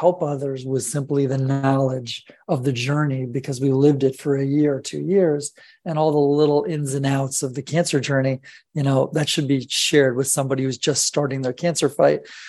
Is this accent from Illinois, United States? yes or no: no; Detroit, Michigan, United States; Very grateful guy, and I grew up in Detroit area, diagnosed with pretty advanced cancer at 26.